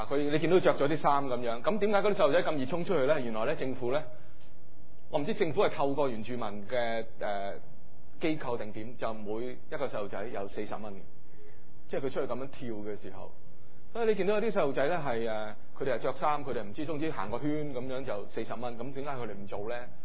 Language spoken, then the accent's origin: Cantonese; China; 見到我哋中國人嗰啲樣呢